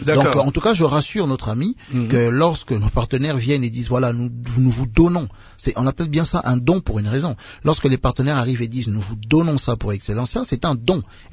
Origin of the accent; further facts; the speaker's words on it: DR Congo; comme on dit ici chez nous au Congo.